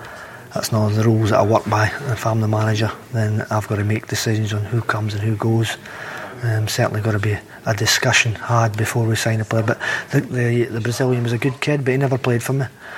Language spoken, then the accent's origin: English; Galashiels, Scotland, United Kingdom; Yep, Gala Shields. He was like the same year as my brother, maybe 1 or 2 years younger than me. But again, growing up, I was kind of doing well on the football side in the town